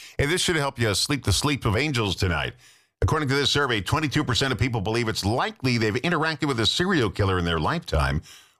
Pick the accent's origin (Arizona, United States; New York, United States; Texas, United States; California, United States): New York, United States; Massapequa; He lived 10 blocks from me when I was growing up in Massapequa, New York.